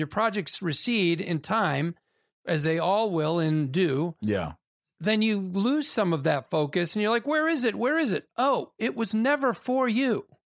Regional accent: Naperville, Illinois, United States; Naperville, Illinois. Mostly Naperville, yeah.

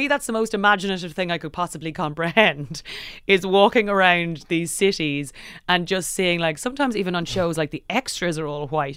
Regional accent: Ireland; moved away; But I'm also very aware of kind of the privilege I hold as an Irish English speaking immigrant and how that privilege isn't extended to everyone.

